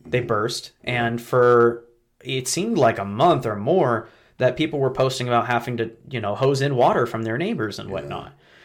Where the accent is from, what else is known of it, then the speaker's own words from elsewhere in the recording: Postville, Iowa, United States; And I'm from Postville.